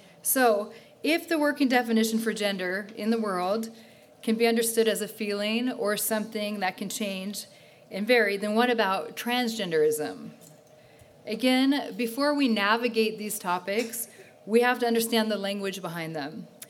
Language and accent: English; Colorado, United States; We're from Colorado.